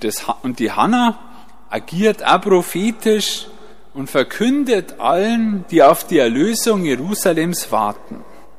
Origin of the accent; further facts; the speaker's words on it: Weihern, Bavaria, Germany; ich komme aus der Einöde Weihern in Niederbayern. Ich bin mit meinen Eltern aufgewachsen, 3 Geschwister, 2 Brüder, 1 Schwester